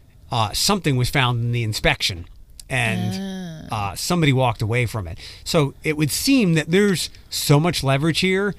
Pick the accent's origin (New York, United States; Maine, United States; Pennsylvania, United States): Pennsylvania, United States; Philadelphia; I lived in the city, but not, like, Philadelphia is different than a place like Detroit.